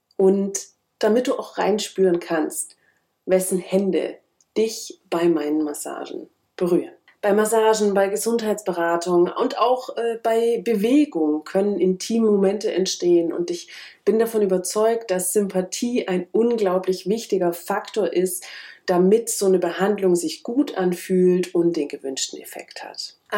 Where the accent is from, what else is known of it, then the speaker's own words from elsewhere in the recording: Bavaria, Germany; born there; now in Berlin, Germany; Ich bin 1985 in Oberfranken geboren und lebe inzwischen in Kaulsdorf, Berlin.